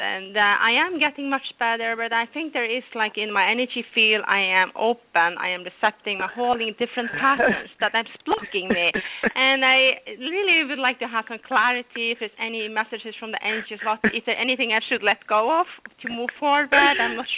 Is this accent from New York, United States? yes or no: no; New Jersey, United States; I'm from New Jersey.